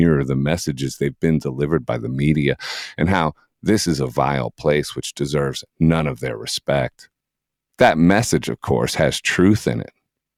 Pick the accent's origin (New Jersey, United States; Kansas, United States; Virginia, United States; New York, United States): New York, United States; Well, I'm a New Yorker, so I was like always over in Philly.